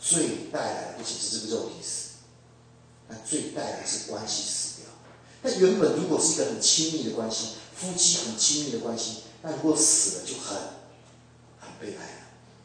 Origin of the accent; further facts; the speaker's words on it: Taiwan; 所以我们台湾话有句很好玩的话